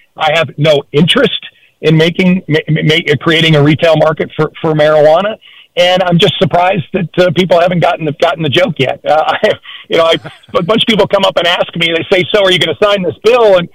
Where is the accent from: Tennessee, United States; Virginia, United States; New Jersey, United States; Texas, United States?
Virginia, United States; I grew up in Hampton Roads, and I might be a little older than Allen Iverson